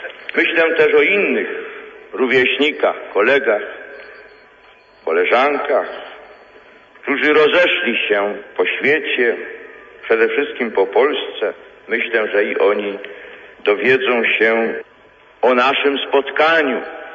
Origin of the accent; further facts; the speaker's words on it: Wadowice, Lesser Poland, Poland; Myślą i sercem wracam nie tylko do domu, w którym się urodziłem, obok kościoła